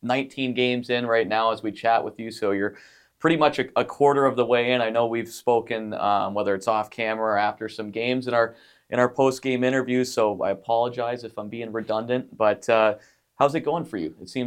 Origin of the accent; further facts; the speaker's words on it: East Coast, United States; I think all of us kind of grew up on the East Coast, so we're familiar with the winter months.